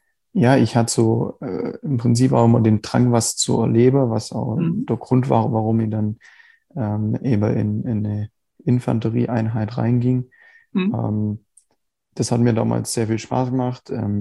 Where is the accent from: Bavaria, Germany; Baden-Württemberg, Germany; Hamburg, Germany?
Baden-Württemberg, Germany; Biberach; ich komme aus Biberach, also unterhalb von Ulm. Also der Großteil meiner Zeit eigentlich schon immer hier. Bin auch viel in Ulm unterwegs. Also das ist so mein, also Landkreis Biberach, Landkreis Ulm, das sind so meine Heimatregionen im Prinzip.